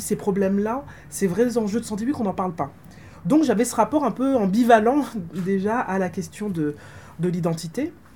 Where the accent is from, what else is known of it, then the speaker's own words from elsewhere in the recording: Martinique; je suis martiniquaise, que j'ai grandi en Martinique à une période pendant laquelle la question, la discussion sur l'identité est très forte.